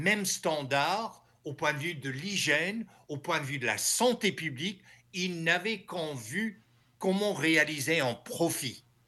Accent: United States; En tant qu'Américain, je vais revenir sur cela.

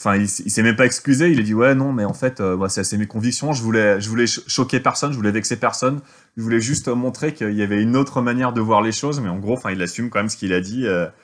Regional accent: Auvergne-Rhône-Alpes, France; moi je viens d'Ardèche et du coup je mets de la crème de marron partout

